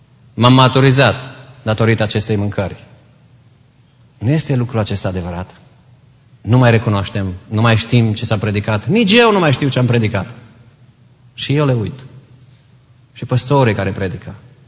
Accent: Romania; Pentru noi ca români, și I don't, no offense la nimeni, dar pentru că suntem majoritatea dintre noi români, pentru noi biserica este o oază, dacă vreți, de românism.

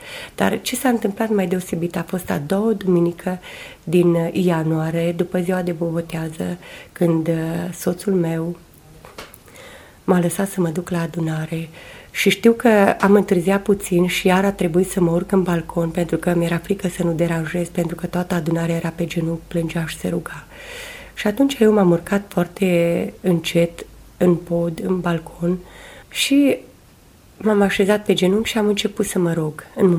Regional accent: Rebrișoara, Bistrița-Năsăud, Romania; Aici, în Rebrișoara. Și m-a lăsat aici, în satul meu, să mă duc la adunare.

